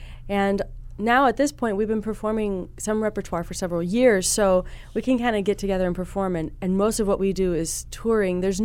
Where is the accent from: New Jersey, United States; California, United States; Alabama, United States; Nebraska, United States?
Nebraska, United States; Omaha; I grew up in Omaha, and I moved back after grad school.